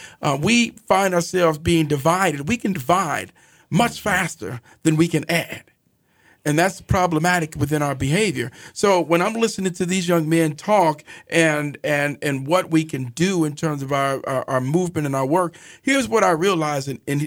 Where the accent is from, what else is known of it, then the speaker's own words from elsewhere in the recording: Richmond, California, United States; I'm from Richmond, California, the Bay Area